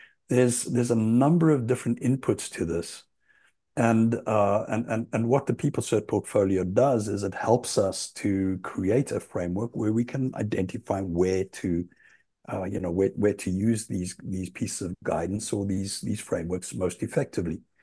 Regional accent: South Africa; accent: South African; now in United States; And I know my accent isn't very American here, and it's South African for those who don't know me. But you know, I've been here long enough since the late 90s, early 2000s.

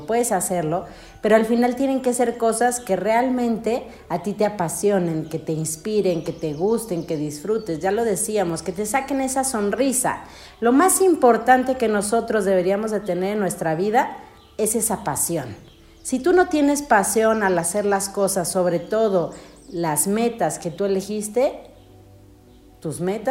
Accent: Mexico; Es como, digo, somos mexicanos, es como comernos un taco sin siquiera masticarlo.

